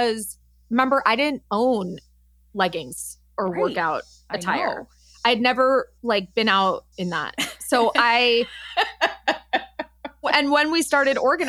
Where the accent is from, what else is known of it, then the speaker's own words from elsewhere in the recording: Los Angeles, California, United States; I grew up in Los Angeles. I don't like them.